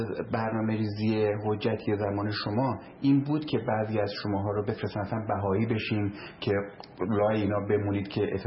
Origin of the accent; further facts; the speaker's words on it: Iran; شما امروز پیامتون به عنوان یک ایرانی که این مسیر رو طی کردیم